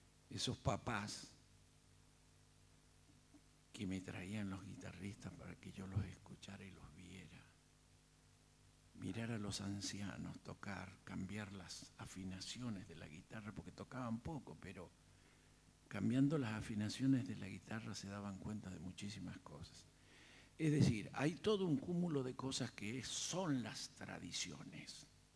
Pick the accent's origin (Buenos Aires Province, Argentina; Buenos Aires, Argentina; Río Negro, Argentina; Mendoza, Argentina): Mendoza, Argentina; Tunuyán; Mi pueblo Tunuyán en ese entonces era un pueblo que no tenía mucho más de 5.000, 7.000 habitantes. Hoy tiene 40 y pico mil habitantes, más de 30 bodegas y todo. Es una ciudad tremenda.